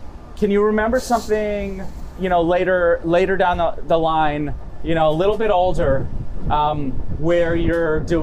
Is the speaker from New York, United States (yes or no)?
yes; New York City, New York, United States; born there; See, I was born in New York City.